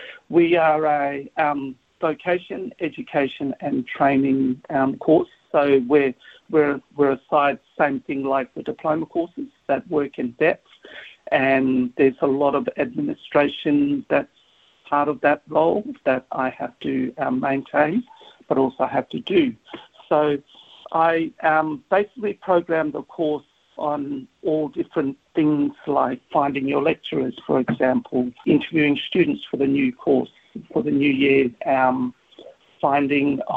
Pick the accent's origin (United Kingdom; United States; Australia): Australia; Broome, Western Australia; So my grandparents were stolen generation, but I grew up in Broome many, many years ago. So I am home to Rabibi, Gullabulu, Yarrun and Jugan country. Grew up there for a long time.